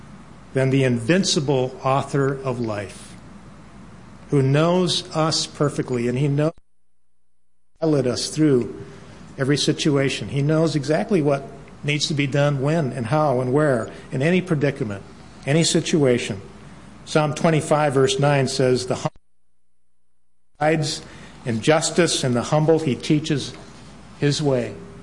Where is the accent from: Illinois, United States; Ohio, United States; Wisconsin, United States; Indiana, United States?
Wisconsin, United States; Milwaukee; I mean, I grew up in Milwaukee, Wisconsin, and I thought I knew stars, you know.